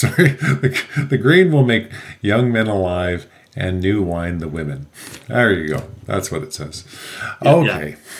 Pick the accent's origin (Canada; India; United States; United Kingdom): Canada; And we're Canadian too.